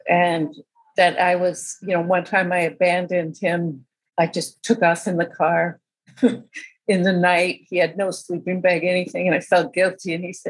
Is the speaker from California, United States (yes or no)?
yes; California, United States; I thought I knew about cults. I grew up outside of Berkeley.